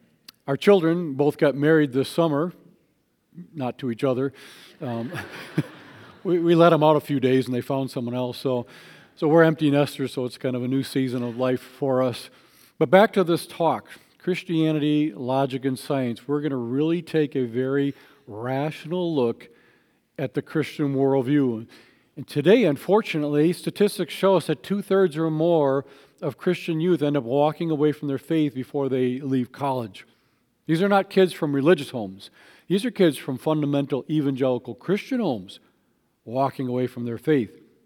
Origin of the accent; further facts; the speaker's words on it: Waukesha, Wisconsin, United States; graduated from Waukesha North, because I'm from Waukesha.